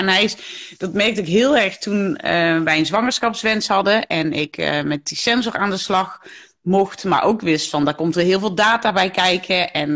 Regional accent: Limburg, Netherlands; accent: Limburgish; Remco en ik praten Limburgs dialect tegen elkaar.

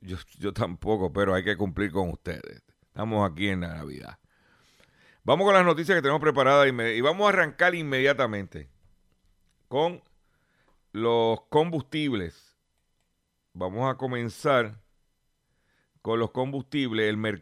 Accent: Lares, Puerto Rico; allá en Lares, en mi pueblo de Lares.

